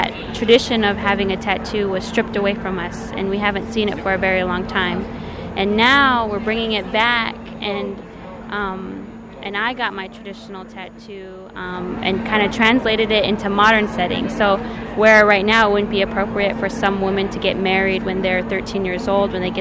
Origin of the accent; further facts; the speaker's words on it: Alaska, United States; And where I'm from is from the Bering Strait region, the Norton Sound region of Alaska, which is in the northwestern side of Alaska.